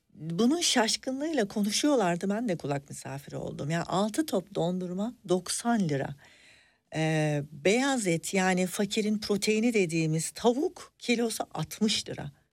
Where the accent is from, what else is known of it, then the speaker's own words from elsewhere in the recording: Berlin, Germany; moved away as an adult; now in Turkey; benim büyüdüğüm yer Berlin. Duvarın kenarında büyüdüm. Çocukluğum orada geçti. İşçi bir ailesinin çocuğu olarak orada yuvaya gittim. Yuvada Almanca öğrendim. Ondan sonra ana sınıf, ilkokul, orta, lise derken gimnazyumdan sonra tekrar Türkiye'ye geldim.